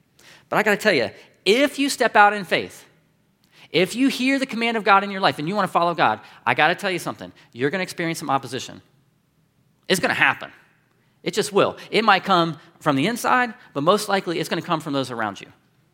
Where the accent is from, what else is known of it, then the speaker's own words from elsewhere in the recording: Columbus, Ohio, United States; Now, I grew up in Columbus and went to Northland High School, so I kind of know Lyndon McKinley.